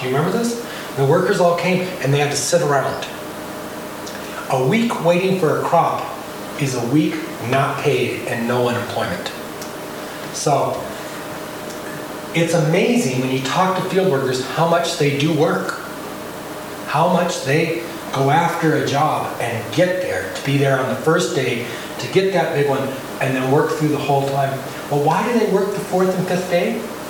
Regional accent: Washington, United States; I grew up in Western Washington, picked berries.

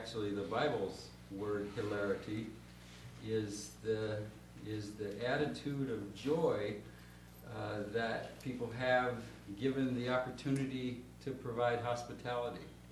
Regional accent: Valparaiso, Indiana, United States; I come from Valparaiso, Indiana. I teach theology at Valparaiso University.

